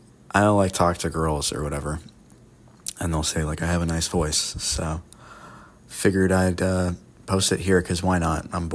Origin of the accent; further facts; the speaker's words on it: United States; I'm in my early 20s. I'm an American, obviously.